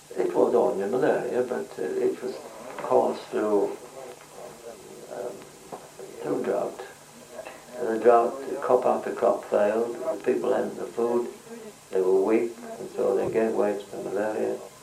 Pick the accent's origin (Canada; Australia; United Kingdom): United Kingdom; Leeds, Yorkshire and the Humber; moved away as an adult; I came from Leeds and was appointed A.J. Kunanagala